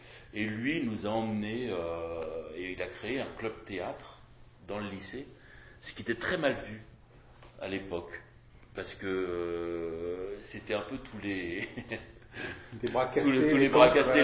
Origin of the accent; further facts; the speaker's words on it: Nanterre, Île-de-France, France; Je viens de Nanterre.